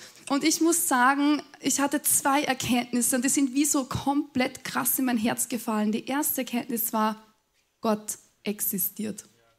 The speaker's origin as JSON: {"language": "German", "region": "Upper Austria", "country": "Austria", "tie": "born or raised there", "said": "Ich bin aufgewachsen am Land in Oberösterreich und hineingeboren in eine, ich würde sagen mal, traditionell katholische Familie."}